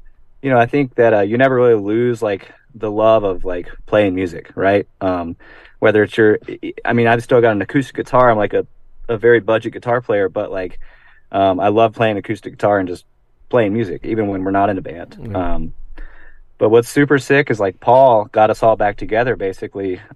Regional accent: North Carolina, United States; Well, I mean, so yeah, I moved back to my hometown. So it's in rural North Carolina.

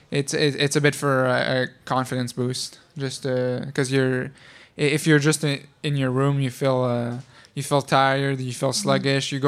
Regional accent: Laval, Quebec, Canada; people from Montreal will get mad if I say I'm from Montreal, but in Europe, I'd say I'm from Montreal, yeah.

